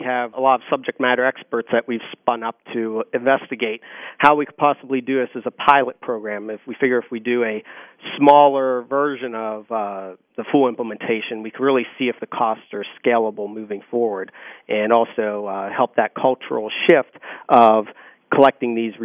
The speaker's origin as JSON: {"language": "English", "town": "Pittsburgh", "region": "Pennsylvania", "country": "United States", "tie": "born or raised there", "said": "especially I grew up in Pittsburgh"}